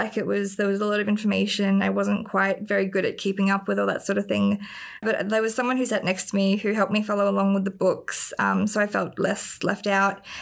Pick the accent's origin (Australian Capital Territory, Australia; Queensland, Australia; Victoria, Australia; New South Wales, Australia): New South Wales, Australia; I grew up in the Northern Rivers of New South Wales.